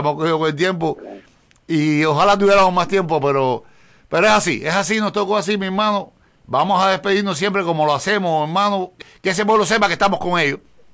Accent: Cuba; todos nosotros, que somos el pueblo de Cuba, somos los responsables de la libertad de Cuba

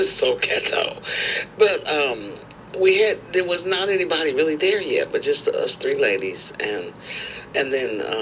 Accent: Nashville, Tennessee, United States; I said, I'm from Nashville, and I work at Fisk University's radio station, WFSK

